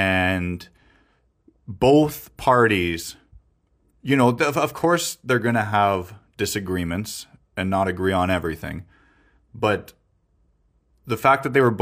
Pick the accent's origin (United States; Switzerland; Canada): Canada; I'm from Canada. This happens in Canada.